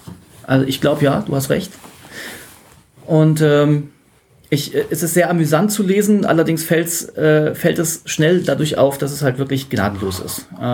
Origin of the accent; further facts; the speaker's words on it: Dortmund, North Rhine-Westphalia, Germany; Ich bin aus Dortmund und bin hier zu Besuch in der verbotenen Stadt. Und ich bin ein Ingenieur, Schrägstrich Naturwissenschaftler. Und ich bin, sagen wir mal, Agnostiker.